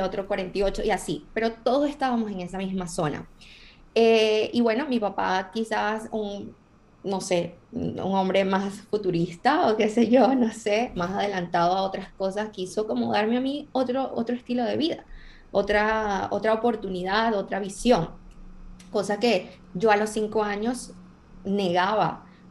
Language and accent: Spanish; Caracas, Capital District, Venezuela; born there; yo nací en Caracas, en un barrio que se llama 23 de Enero, que no sé si alguna gente lo conoce. Mi familia, toda mi familia es de esa zona popular.